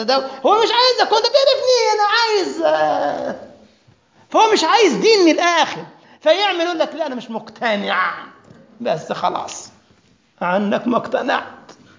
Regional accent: Egypt; في القبر عندنا في مصر والله، عاملينه موميا كده في المتحف عندنا

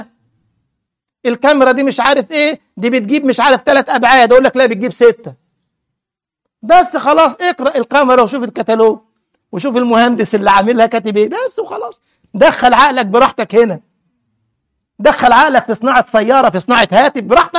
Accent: Egypt; فيجي الكيالي ومن كان على شكلته عدنان إبراهيم أبو حملات عندنا في مصر إبراهيم عيسى ينكروا عذاب القبر.

